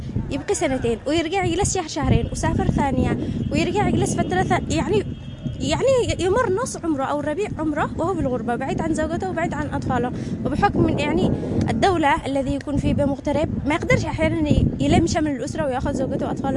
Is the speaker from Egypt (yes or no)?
no; Yemen; وهذا حقيقة عندنا باليمن